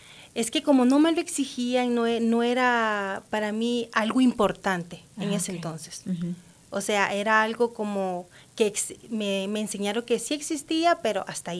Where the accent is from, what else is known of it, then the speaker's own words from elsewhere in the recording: Managua, Nicaragua; now in Denver, United States; Soy de Nicaragua. Managua, Nicaragua. La capital es Managua.